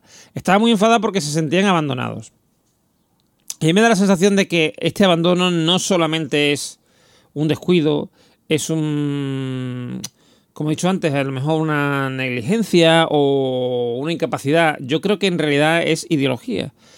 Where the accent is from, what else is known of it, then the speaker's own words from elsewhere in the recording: Andalusia, Spain; en 47 años que llevo en este mundo y siendo andaluz